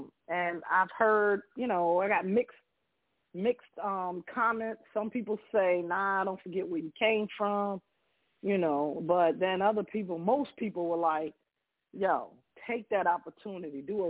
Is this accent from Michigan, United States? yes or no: no; New York, United States; You know, I'm from New York, but, you know, I'm very picky with beats.